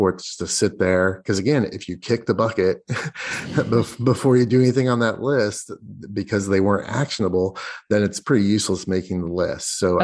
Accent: Indiana, United States; now in Seattle, United States; Yeah. I'm from Indiana, but currently in Seattle.

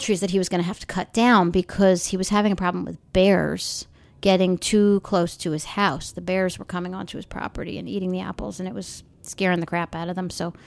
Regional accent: Long Island, New York, United States; I was kind of reminiscing, in a sense, about growing up on Long Island

